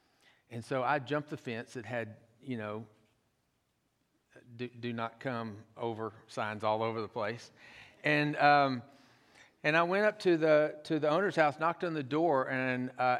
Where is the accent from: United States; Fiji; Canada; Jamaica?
United States; Tyler, Texas; And I grew up in Tyler, raised by a pack of golfers.